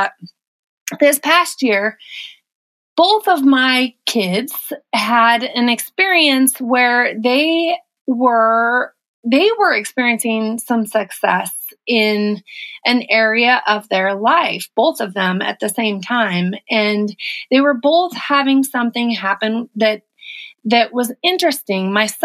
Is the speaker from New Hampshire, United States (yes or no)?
no; Washington, United States; I was remembering growing up as a kid, and I grew up in Eastern Washington, and there was a ton of snow every winter